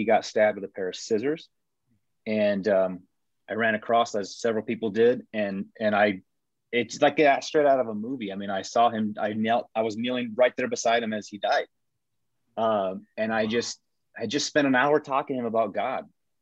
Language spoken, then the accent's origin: English; Taos, New Mexico, United States; So growing up in Taos, New Mexico, it was like a fish in water, right? I didn't really think about being Hispanic.